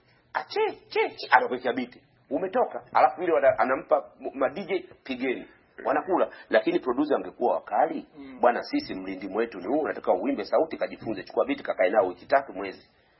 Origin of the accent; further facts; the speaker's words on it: Kigoma, Tanzania; Asili yetu mchiriku, mimi natoka Kigoma Kazura Mimba, mchiriku ndo asili ya muziki wetu.